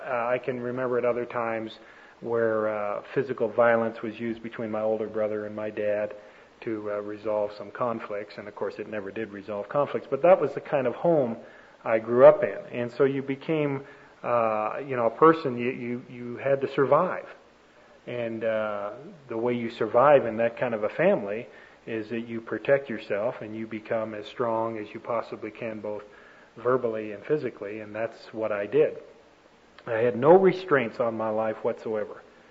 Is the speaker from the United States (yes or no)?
no; Toronto, Ontario, Canada; born or raised there